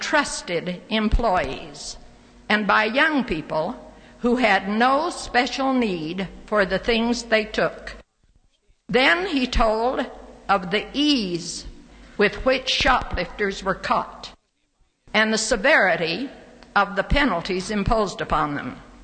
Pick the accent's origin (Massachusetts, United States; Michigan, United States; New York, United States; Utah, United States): Utah, United States; Salt Lake City; born there; If you notice, he said I was born in Salt Lake City, and he didn't say when.